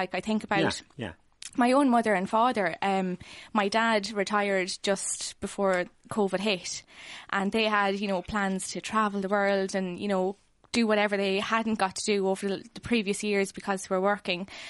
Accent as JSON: {"language": "English", "town": "Carlow", "region": "Leinster", "country": "Ireland", "said": "Like, I'm originally from Carlow. The pubs in Carlow were packed last night."}